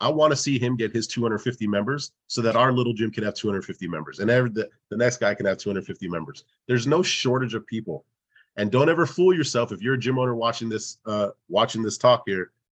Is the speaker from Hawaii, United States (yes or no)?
yes; Hawaii, United States; You know, growing up in Hawaii, that's kind of the mindset for everybody.